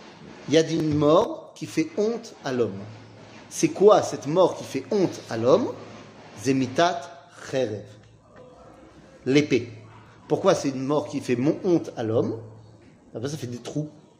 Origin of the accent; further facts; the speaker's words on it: Poland; accent: Polish; French is a second language; Bon, je le dis mal, hein, parce que c'est mon accent polonais.